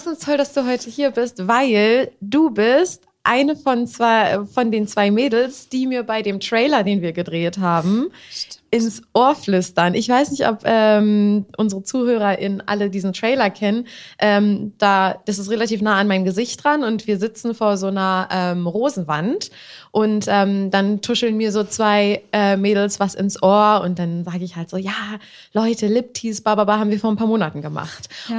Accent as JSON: {"language": "German", "region": "Berlin", "country": "Germany", "tie": "born there", "said": "ich komme gebürtig aus Berlin."}